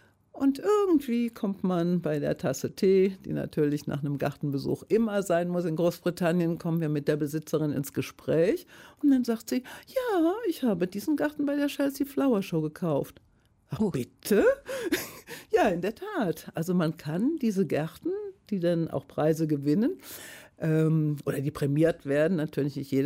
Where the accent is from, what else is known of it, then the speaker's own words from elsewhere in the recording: Eifel, Germany; born there; ich bin gebürtige Eiflerin